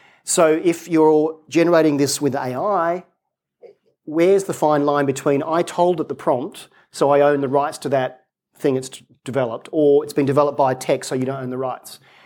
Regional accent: Australia; Right now in my home country of Australia, there's a Royal Commission into robo-debt.

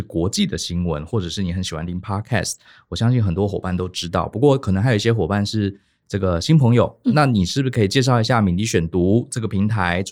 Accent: Taiwan; 他是站在我们台湾人看世界的角度，他讲很多事情都会用台湾人懂的比喻或是故事

